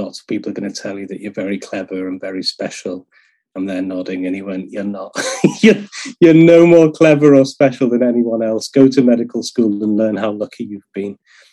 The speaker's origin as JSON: {"language": "English", "town": "Middlesbrough", "region": "North East England", "country": "United Kingdom", "tie": "born or raised there", "said": "I'm not from Liverpool. I grew up in the northeast, you know, in another quite impoverished town in Middlesbrough."}